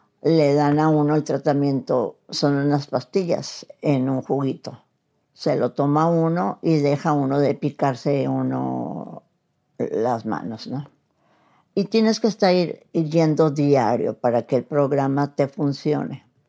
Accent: Tijuana, Baja California, Mexico; yo soy de Baja California. Aquí nací, en Tijuana.

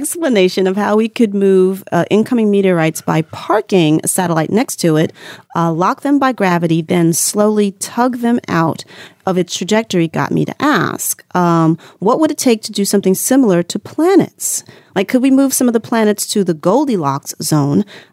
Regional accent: Queens, New York, United States; I'm from Queens.

